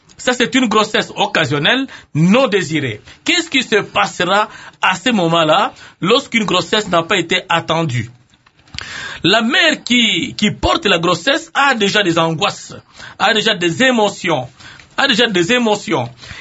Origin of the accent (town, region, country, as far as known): Kinshasa, DR Congo